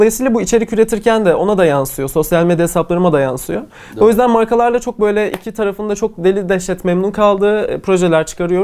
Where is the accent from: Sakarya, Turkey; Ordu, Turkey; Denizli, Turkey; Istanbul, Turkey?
Istanbul, Turkey; Büyükada; Büyükada, İstanbul.